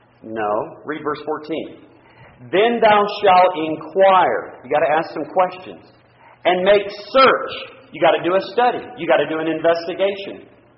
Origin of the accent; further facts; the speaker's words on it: Texas, United States; That would be like me, born and raised in Texas, and I tend to say y'all a lot, and fixing to do this